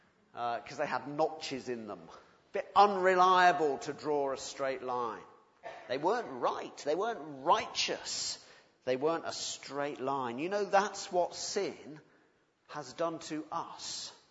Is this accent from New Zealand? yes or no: no; England, United Kingdom; And I must admit, being an Englishman, I do sometimes think